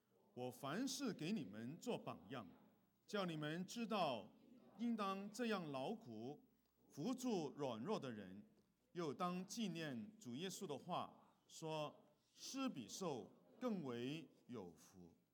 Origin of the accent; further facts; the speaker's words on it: Hong Kong; 我是从香港来的啊